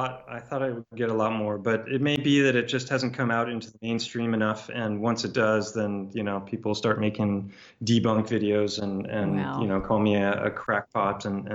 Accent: California, United States; I grew up in California, and I went to the University of Santa Barbara

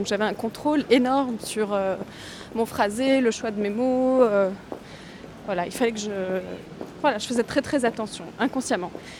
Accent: Lebanon; J'ai grandi au Liban, j'ai été élevée dans deux langues, le français et l'arabe

